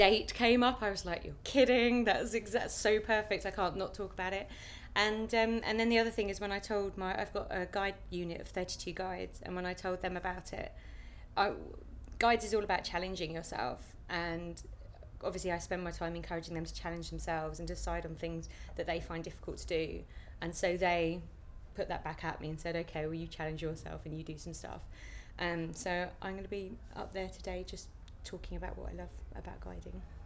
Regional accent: Chesham, South East England, United Kingdom; I'm from Chesham in Buckinghamshire. And did you ask my age? Okay, I'm 29.

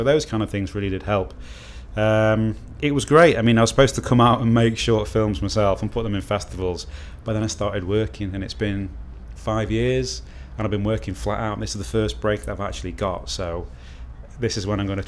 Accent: Chester, North West England, United Kingdom; It was great, because it's a nice, you know, it's a city, but it's a small city, and it's very picturesque

